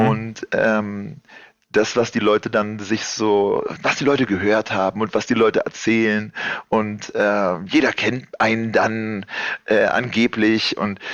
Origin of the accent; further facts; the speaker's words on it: Germany; weil ich mich als Deutscher in Kreuzberg halt durchgesetzt habe.